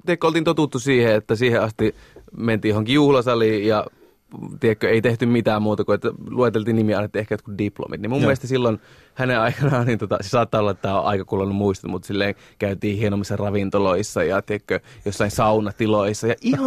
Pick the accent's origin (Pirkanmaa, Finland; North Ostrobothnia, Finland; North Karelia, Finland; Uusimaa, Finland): North Ostrobothnia, Finland; Oulunsalo; Mä oon Oulusta, tai itse asiassa Oulun Salosta kotoisin.